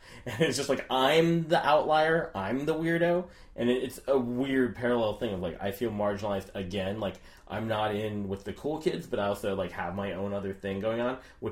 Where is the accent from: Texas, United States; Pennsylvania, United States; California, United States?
California, United States; San Jose; I mean, I grew up in the suburbs, but I grew up in San Jose. There were still, like, tons of, like, Latino people around.